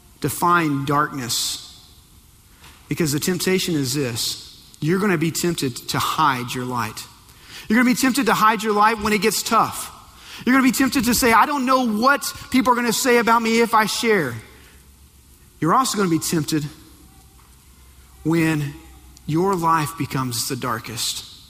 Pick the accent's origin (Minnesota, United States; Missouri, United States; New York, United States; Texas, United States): Texas, United States; Now, I grew up in the Texas Panhandle, and every time I heard this verse, I completely understood.